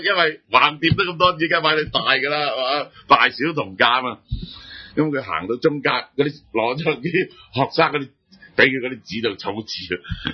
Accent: Zhongshan, Guangdong, China; 即係呢一個我哋鄉下中山咁嘅富處咧

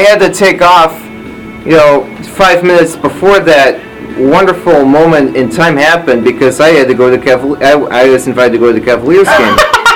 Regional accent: France; We are from France.

